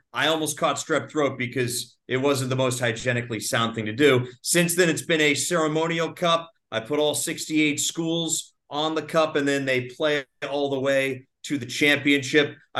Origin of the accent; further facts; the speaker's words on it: New Hampshire, United States; New Hampshire.